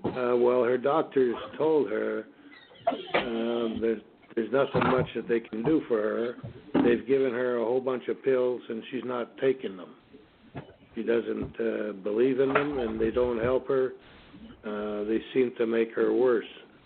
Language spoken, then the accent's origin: English; England, United Kingdom; because she's French, I'm English